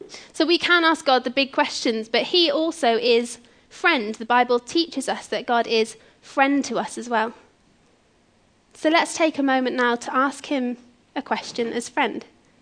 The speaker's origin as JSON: {"language": "English", "town": "Yate", "region": "South West England", "country": "United Kingdom", "lives_now": "Bradford, United Kingdom", "said": "I'm actually just from Yate originally, so even though I'm living up in Bradford now"}